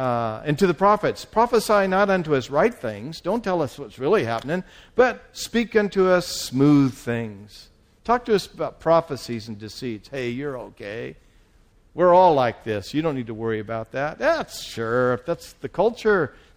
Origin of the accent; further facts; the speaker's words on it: United States; I'm not going to talk about any place else because I'm an American citizen.